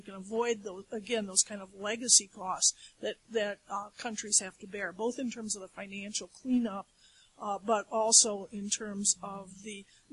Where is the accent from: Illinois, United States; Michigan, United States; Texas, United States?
Illinois, United States; coming from Illinois, where we're also from Illinois, there's a legacy issue here in the United States